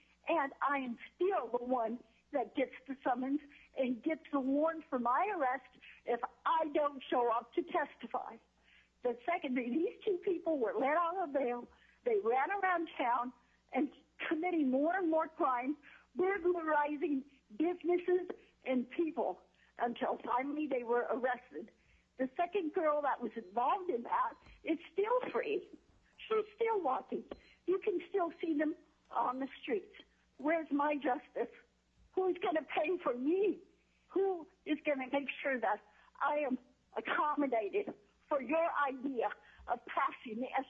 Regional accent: Juneau, Alaska, United States; I'm from Juneau, Alaska.

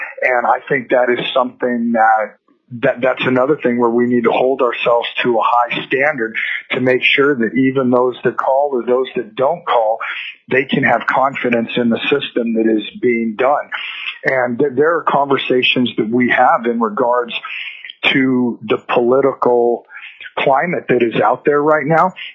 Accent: Alaska, United States; So, born and raised in Alaska.

